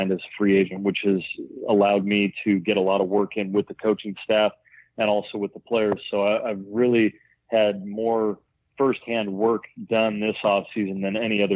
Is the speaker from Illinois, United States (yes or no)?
no; Washington, United States; Being a Northwest guy, born and raised in Washington State, this is certainly an area, part of the world that I'm very comfortable in.